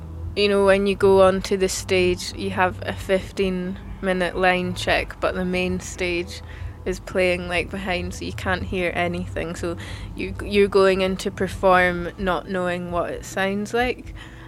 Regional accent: Scotland, United Kingdom; first language Gaelic; English is a second language; I come from the Highlands of Scotland, and my first language is Gaelic

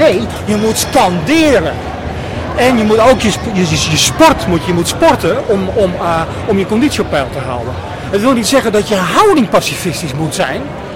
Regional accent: Beverwijk, North Holland, Netherlands; now in Egmond, Netherlands; En ik kom niet uit Amsterdam, ik kom uit Beverwijk.

